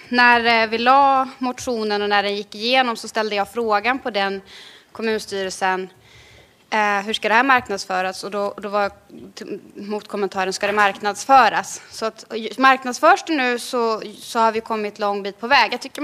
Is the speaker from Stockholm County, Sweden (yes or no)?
no; Tibro, Västra Götaland County, Sweden; du vet att jag är från Tibro.